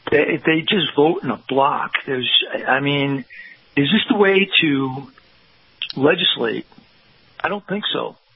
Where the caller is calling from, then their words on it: Henderson, Nevada, United States; I'm calling from Henderson, Nevada.